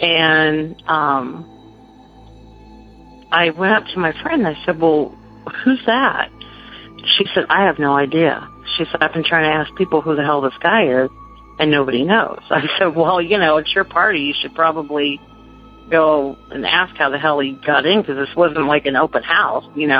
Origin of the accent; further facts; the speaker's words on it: Dixon, California, United States; now in Hampton, United States; I'm calling from Hampton, Virginia. I grew up in California, and I lived in this really small town called Dixon.